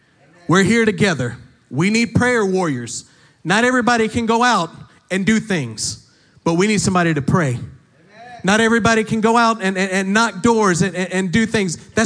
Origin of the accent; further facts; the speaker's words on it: Fort Worth, Texas, United States; So I was 14 years old. I was born and raised in Fort Worth